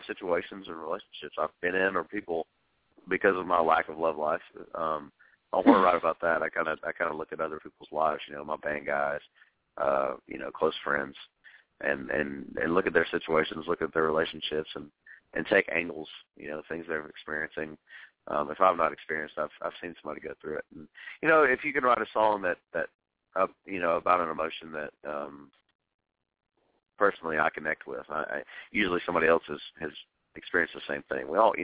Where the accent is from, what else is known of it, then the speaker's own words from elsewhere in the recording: Tullahoma, Tennessee, United States; I grew up in Tullahoma, Tennessee, which is about an hour south of Nashville.